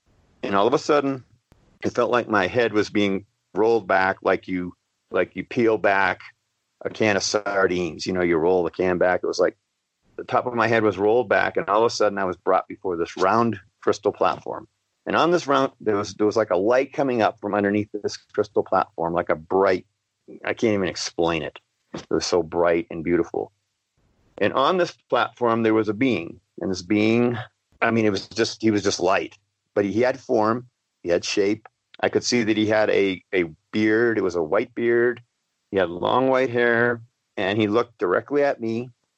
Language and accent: English; Massachusetts, United States; And then as I grew up in Massachusetts, I had an experience.